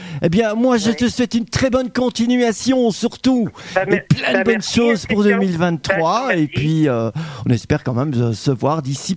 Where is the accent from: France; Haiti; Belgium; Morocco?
Belgium; Wallonia; c'est les grands feux là qui se manifestent ici chez nous en Belgique.